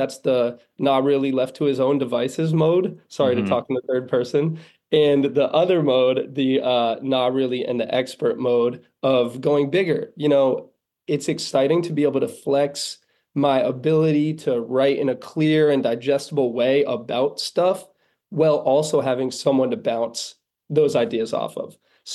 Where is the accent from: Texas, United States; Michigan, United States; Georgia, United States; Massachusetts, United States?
Massachusetts, United States; moved away; I'm from the great state of Massachusetts, I have to say. But I moved to New York